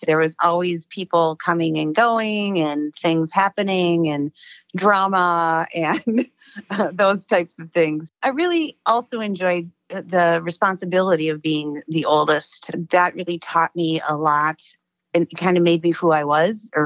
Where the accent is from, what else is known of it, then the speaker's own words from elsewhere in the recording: St. Paul, Minnesota, United States; I grew up in St. Paul. I attended St. Luke's Catholic School until I was in third grade.